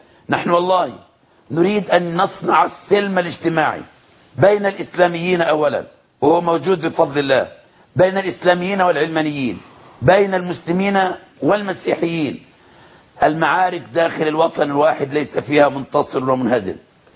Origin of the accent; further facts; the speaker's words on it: Monufia Governorate, Egypt; أنا في قريتي كان عضو مجلس النواب عن المنطقة كلها كان أميا في عهد النظام السابق، كان أكبر حرامي جواميس في المنوفية كلها